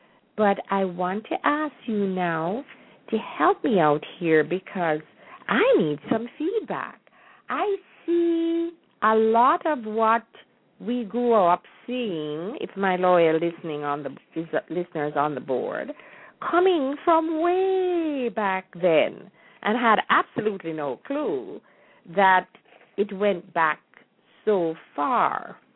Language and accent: English; Jamaica; the remnants of which we lived, at least I did, when I was growing up in Jamaica in the 30s and 40s.